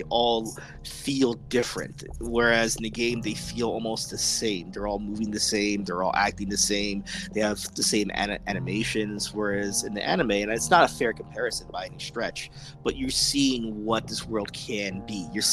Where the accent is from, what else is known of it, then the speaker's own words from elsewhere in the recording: New York, United States; We're both from New York, and we love our dingy city.